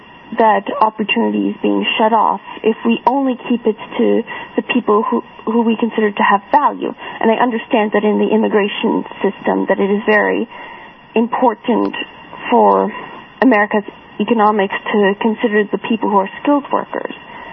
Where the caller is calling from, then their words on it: Pennsylvania, United States; As you said, I'm calling from Bucks County.